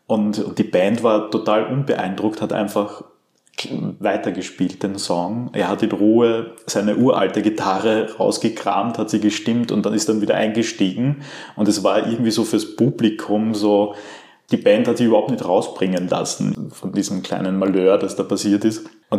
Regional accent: Villach, Carinthia, Austria; ich war jetzt am Wochenende in Villach in Kärnten, wo ich herkomme

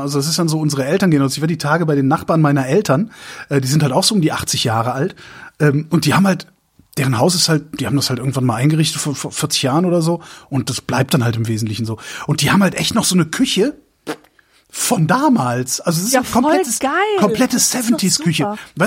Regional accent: Erftstadt, North Rhine-Westphalia, Germany; Urban, gab's bei uns in Erftstadt, also wo ich zur Schule gegangen bin, das ist ja so eine Samtgemeinde aus, ich glaube, 14 Orten oder so.

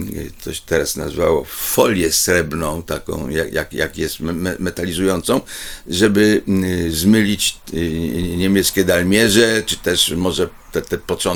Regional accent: Kraków, Lesser Poland, Poland; born there; also born or lived in Łaziska; Ja się jakby urodziłem się w Krakowie

